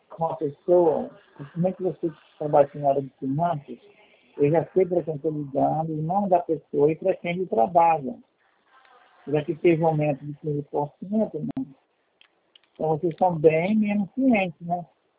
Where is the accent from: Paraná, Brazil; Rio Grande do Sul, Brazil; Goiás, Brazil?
Paraná, Brazil; Eu sou do estado do Paraná.